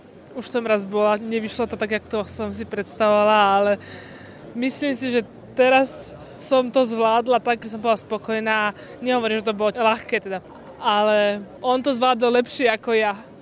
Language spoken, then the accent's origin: Slovak; Piešťany, Trnava Region, Slovakia; z Piešťan.